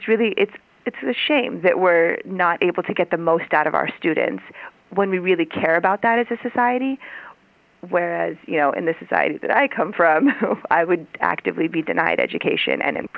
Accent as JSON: {"language": "English", "region": "Arizona", "country": "United States", "tie": "born or raised there", "also_born_or_lived": "Iran", "said": "because I came from Iran, and I ended up in Arizona, which is, I feel like it's a unique place to grow up."}